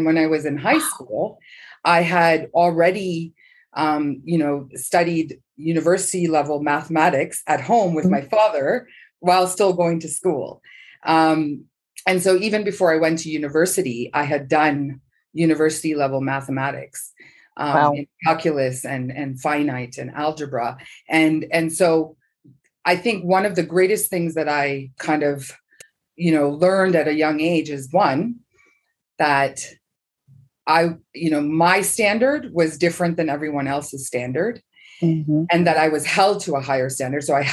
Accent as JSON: {"language": "English", "town": "London", "region": "Ontario", "country": "Canada", "tie": "born or raised there", "said": "I was born and raised in London, a city called London, Ontario, just outside of Toronto."}